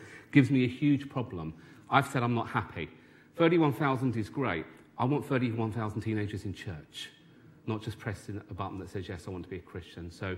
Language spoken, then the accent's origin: English; Tottenham, London, United Kingdom; I'm originally from Tottenham. I'm from North London. You might hear a bit of my accent every now and again.